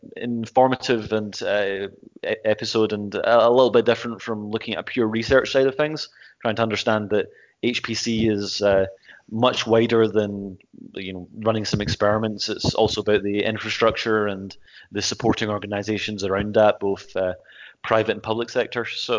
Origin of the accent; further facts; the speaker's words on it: Scotland, United Kingdom; now in England; I come from Scotland, and I've got to advocate for it as I travel around the world. And living down south, as we say